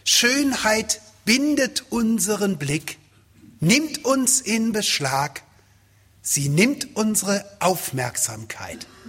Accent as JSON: {"language": "German", "region": "Rhineland", "country": "Germany", "lives_now": "Swabia, Germany", "said": "als ein Schwabe, der ja eingeheiratet ist, das ist Voraussetzung, dass man als Rheinländer überhaupt so halbwegs akzeptiert wird"}